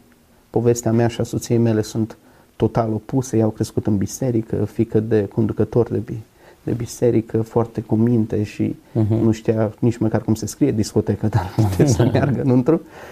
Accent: Petroșani, Hunedoara County, Romania; Am 33 de ani, am crescut în Petroșani, într-o familie destul de săracă.

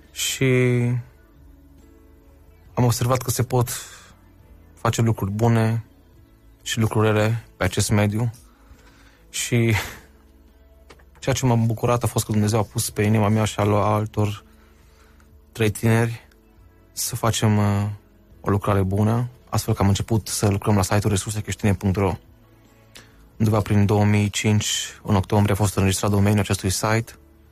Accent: Arad, Arad County, Romania; moved away as an adult; now in Timișoara, Romania; În urmă cu aproximativ 3 sau 4 ani am plecat din Arad în Timișoara pentru a urma cursurile facultății politehnice

